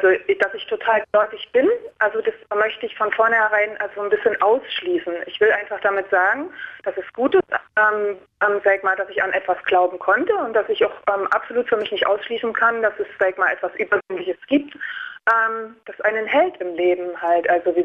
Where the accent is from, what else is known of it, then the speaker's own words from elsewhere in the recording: East Germany, Germany; ich bin also nicht christlich erzogen worden, also ich bin im Osten groß geworden